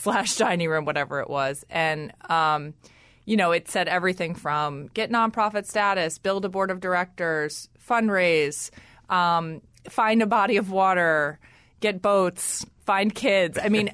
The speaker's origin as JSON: {"language": "English", "town": "New York City", "region": "New York", "country": "United States", "tie": "born or raised there", "said": "I grew up in New York City and, was lucky enough to really I lived in New York City in a time it's changed so much, right?"}